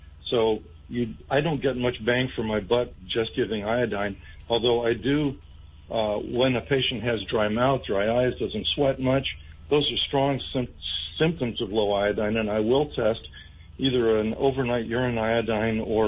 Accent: Kentucky, United States; since I'm from Kentucky and we are all about horses here

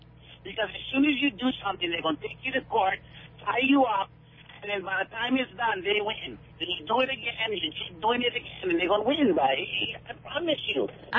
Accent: Kapaa, Hawaii, United States; I'm from Kapaa, and I'm not a GMO fan

